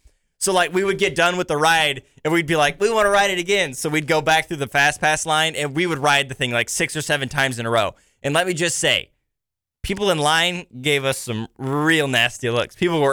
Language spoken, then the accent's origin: English; Kansas City, Missouri, United States; I'm from Kansas City area, right? Worlds of Fun is up there in Kansas City.